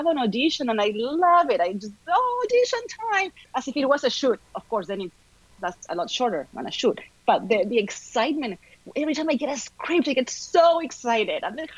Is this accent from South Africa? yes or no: no; Argentina; now in United States; location, I came from Argentina, right? So anything within the US is such a short trip away, right?